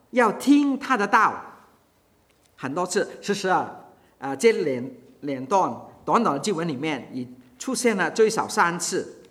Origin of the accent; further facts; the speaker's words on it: Hong Kong; 那是二十多年前了，我在香港，我是香港人啊，我在香港牧会的时候